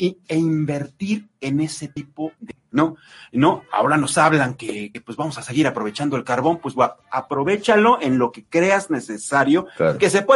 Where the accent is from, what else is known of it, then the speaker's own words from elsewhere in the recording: Mexico; que abramos los ojos como mexicanos